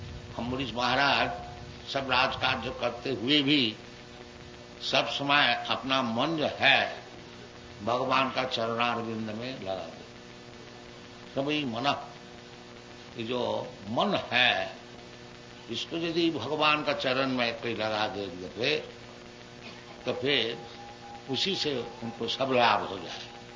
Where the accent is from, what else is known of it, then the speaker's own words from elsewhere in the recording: Kolkata, West Bengal, India; born there; Hindi is a second language; मुझे भी हिंदी बोलने में ज्यादा अभ्यास नहीं है और हमारा शरीर भी कलकत्ता का है, हिंदी हमारी मातृभाषा भी नहीं है और गुजराती गुजराती भी बोल नहीं सकता, थोड़ा थोड़ा तो समझ लेता हूं।